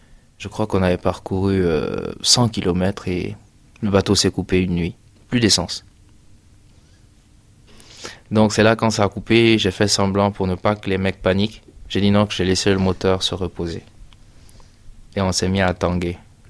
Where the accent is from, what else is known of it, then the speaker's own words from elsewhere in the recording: Guinea; J'ai parlé en soussou. Le soussou, c'est un peu la langue nationale dans le pays. La Guinée Kanana, je suis guinéen.